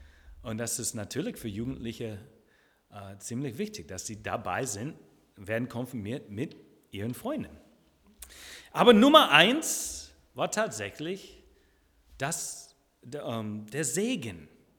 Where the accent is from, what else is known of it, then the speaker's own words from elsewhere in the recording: United States; German is a second language; moved away as an adult; now in Germany; ich habe einen Akzent, denn ich bin geboren in den USA, wohnte auch dort 23 Jahre, bevor ich einen Urlaub hier gemacht habe in Deutschland und bin nie zurückgekehrt.